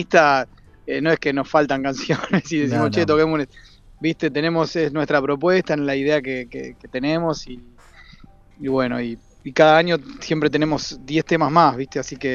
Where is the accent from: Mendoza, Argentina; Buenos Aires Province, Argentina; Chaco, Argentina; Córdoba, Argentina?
Buenos Aires Province, Argentina; Avellaneda; Así como yo me crié en Avellaneda y también es un lugar.